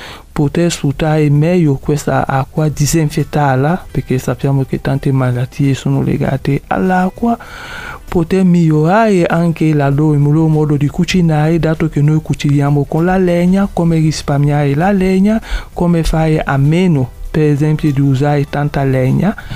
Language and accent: Italian; Mali; vengo dal Mali.